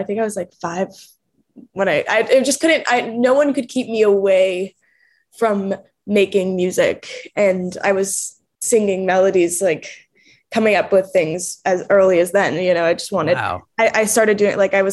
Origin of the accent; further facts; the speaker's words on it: Longmeadow, Massachusetts, United States; now in Los Angeles, United States; I was born in Western Massachusetts in a small town called Longmeadow. It's a very sweet, wholesome, beautiful little town, and I'm very happy that I got to, you know, grow up there